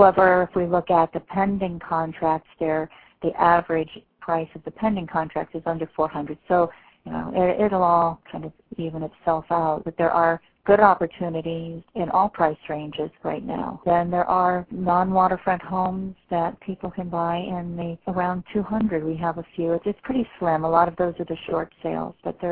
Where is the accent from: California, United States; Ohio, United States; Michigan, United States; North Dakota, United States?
Ohio, United States; moved away as an adult; now in Florida Keys, United States; Oh, actually, originally from Ohio. And my husband and I left Ohio back in 1978, decided to put everything in storage and buy a sailboat.